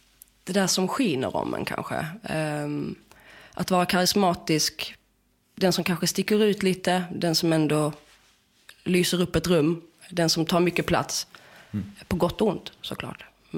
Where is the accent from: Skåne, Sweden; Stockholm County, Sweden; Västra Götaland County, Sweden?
Skåne, Sweden; Åhus; born there; also born or lived in Helsingborg / Malmö; Ja, jag är född i Åhus, flyttat till Helsingborg, bott i Malmö, och sen har jag bott i en turnébuss.